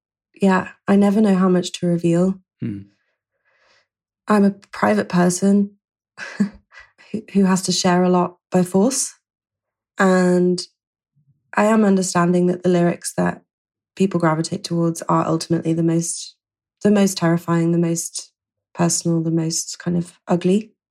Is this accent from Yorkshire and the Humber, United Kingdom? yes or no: yes; Yorkshire and the Humber, United Kingdom; I grew up in North Yorkshire, and there certainly wasn't a music scene anywhere.